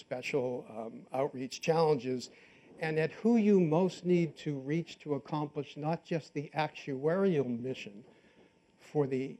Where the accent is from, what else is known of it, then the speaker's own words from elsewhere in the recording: Boston, Massachusetts, United States; Since I'm originally from Boston, I never wanted to believe that.